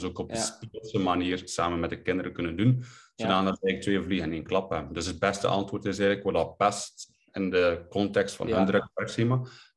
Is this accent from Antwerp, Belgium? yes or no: no; Kortrijk, West Flanders, Belgium; now in Ghent, Belgium; Ik ben afkomstig van Kortrijk, maar ben momenteel woonachtig te Gent.